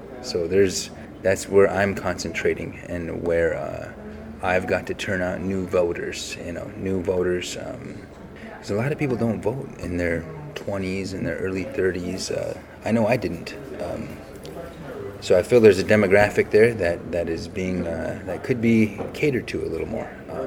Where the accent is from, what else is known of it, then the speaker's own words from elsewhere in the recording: United States; So one of the reasons I ran is because and part of it is being Native American.